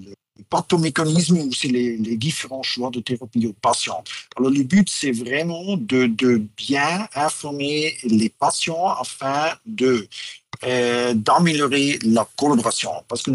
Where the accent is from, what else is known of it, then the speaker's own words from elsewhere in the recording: Basel, Basel-Stadt, Switzerland; Moi, je suis suisse-allemand de Bâle.